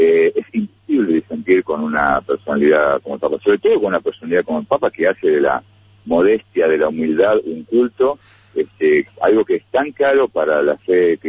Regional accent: Argentina; lo cual es un orgullo para todos los que somos argentinos

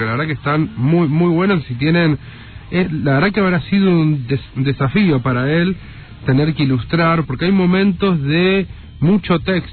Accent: Argentina; Son esas cosas que nos tenemos que vanagloriar como argentinos.

